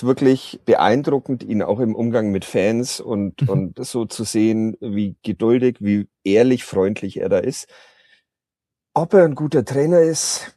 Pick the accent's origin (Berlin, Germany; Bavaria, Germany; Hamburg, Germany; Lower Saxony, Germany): Bavaria, Germany; Nuremberg; born there; ich bin in Nürnberg geboren